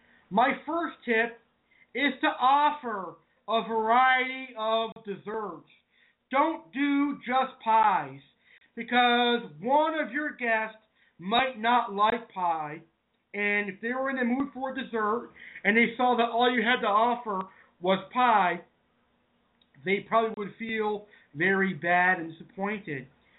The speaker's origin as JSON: {"language": "English", "region": "New England", "country": "United States", "said": "But, folks, I am from New England and not New York, even though it's off point now."}